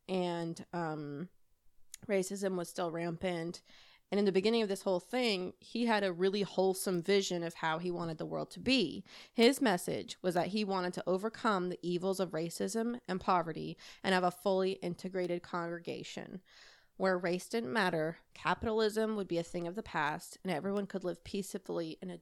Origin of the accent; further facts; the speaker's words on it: Indiana, United States; Unfortunately, he was born in my home state of Indiana.